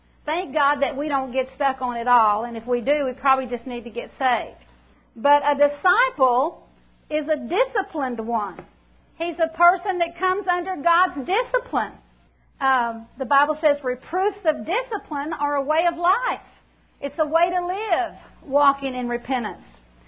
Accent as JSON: {"language": "English", "region": "Texas", "country": "United States", "tie": "born or raised there", "said": "I grew up in South Texas with these big black hard dirt clods."}